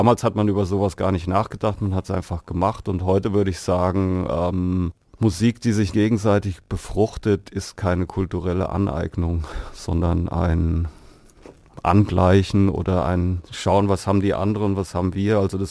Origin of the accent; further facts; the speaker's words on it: Canada; Also ich bin ja Kanadier